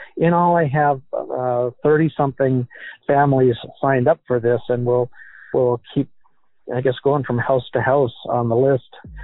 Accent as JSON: {"language": "English", "region": "Alaska", "country": "United States", "tie": "born or raised there", "said": "I was alive when the 1964 Great Alaska Quake happened, and I remember it vividly."}